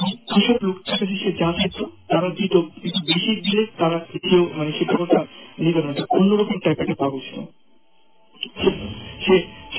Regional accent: Jamalpur, Mymensingh Division, Bangladesh; আমার বাড়ি যাওয়ার জন্য জামালপুর জেলার যে নারায়ণ স্টেশনটি রয়েছে, তো ওই স্টেশনটা থেকে আমার বাড়ি যাওয়ার ডিস্টেন্স মেবি 10 মিনিটের একটা ডিস্টেন্স হবে।

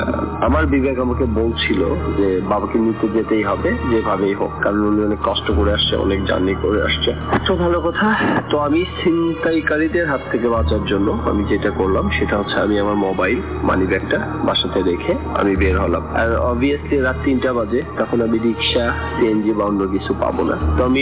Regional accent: Bogura, Rajshahi Division, Bangladesh; now in Dhaka, Bangladesh; আমি কামরান বাজারে থাকি। আমি একটা প্রাইভেট কোম্পানিতে জব করি, আমার দেশের বাড়ি বগুড়াতে।

